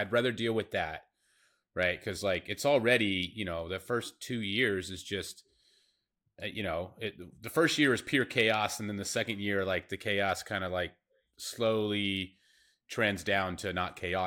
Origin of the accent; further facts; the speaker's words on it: Arizona, United States; now in Las Vegas, United States; I'm in Las Vegas. I grew up in Arizona.